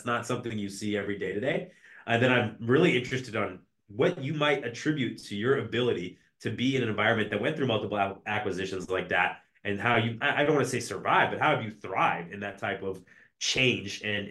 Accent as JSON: {"language": "English", "region": "West Coast", "country": "United States", "said": "because I come from the West Coast myself"}